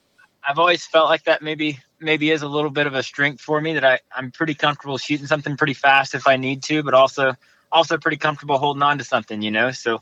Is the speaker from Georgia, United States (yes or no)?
yes; Eatonton, Georgia, United States; I'm from Eatonton, Georgia, just outside Lake Oconee. I'm about an hour south of Atlanta.